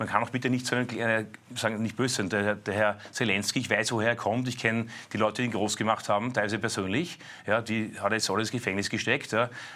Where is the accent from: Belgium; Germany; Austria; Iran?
Austria; dass eigentlich wir als Österreicher in der EU aufstehen sollten